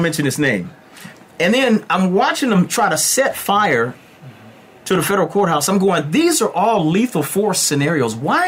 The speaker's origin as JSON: {"language": "English", "town": "Detroit", "region": "Michigan", "country": "United States", "said": "I'm from Detroit. There ain't no white people shooting black folks up there."}